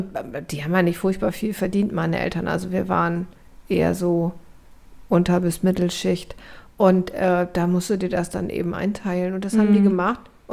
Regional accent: Hamburg, Germany; ich bin in Ottensen aufgewachsen, in Altona.

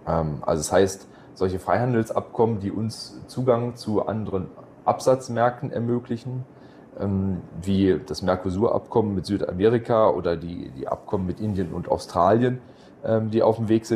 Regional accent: Stuttgart, Baden-Württemberg, Germany; wenn ich als Stuttgarter muss ich sagen

